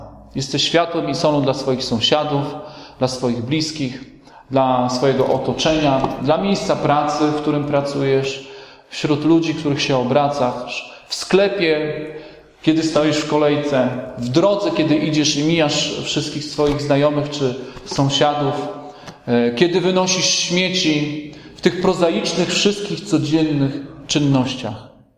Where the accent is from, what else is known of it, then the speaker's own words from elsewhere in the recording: Strzemboszów, Świętokrzyskie Voivodeship, Poland; now in Olsztynek, Poland; Ja pochodzę z małej wioski, ze Strzemboszowa, z województwa świętokrzyskiego. Przyjechałem do Olsztynka 14 lat temu i od tego czasu mieszkam w Olsztynku.